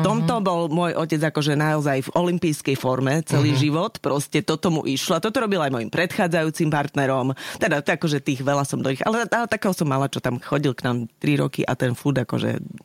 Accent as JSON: {"language": "Slovak", "town": "Petržalka", "region": "Bratislava Region", "country": "Slovakia", "said": "Ale ja som z Petržalky."}